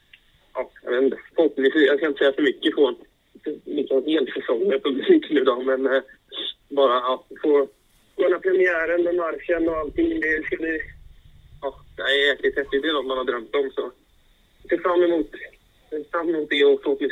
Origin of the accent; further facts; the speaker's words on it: Gothenburg, Västra Götaland County, Sweden; jag har väl sagt innan att som göteborgare så där